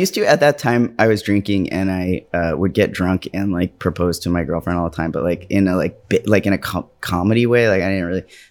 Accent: New York, United States; Can't say anything. I'm a New Yorker. I can't say anything.

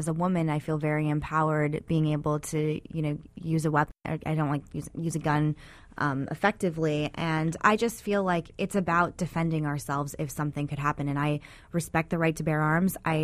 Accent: Arizona, United States; You know, I grew up in Arizona, and Arizona is really the heart of gun culture.

